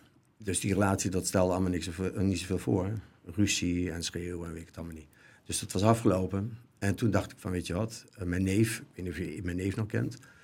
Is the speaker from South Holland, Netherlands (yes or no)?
no; Nijmegen, Gelderland, Netherlands; Ik kom uit Nijmegen, schat. Je moet vertellen. … Ik kom uit Nijmegen.